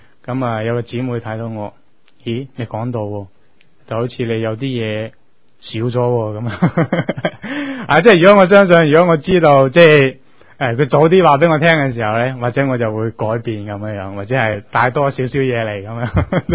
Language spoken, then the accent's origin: Cantonese; Guangdong, China; 我哋广东人有一句说话